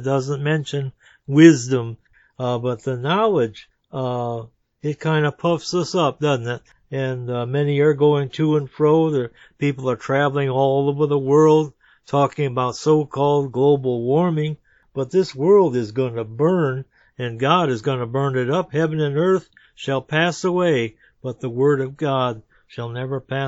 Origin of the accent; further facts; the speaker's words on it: Michigan, United States; now in North Carolina, United States; I'm from Michigan. I heard the same thing there. I've heard the same thing here in North Carolina